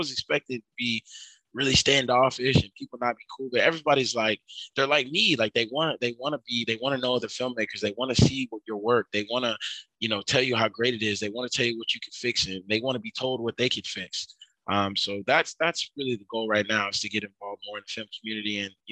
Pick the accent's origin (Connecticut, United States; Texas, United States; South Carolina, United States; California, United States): Texas, United States; Dallas; You know, I'm from Dallas. And so I shot everything like I would see on television in Dallas.